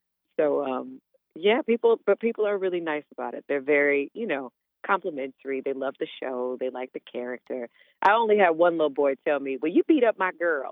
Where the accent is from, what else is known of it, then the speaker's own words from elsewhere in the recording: Detroit, Michigan, United States; Yeah, I'm from Detroit, born and raised.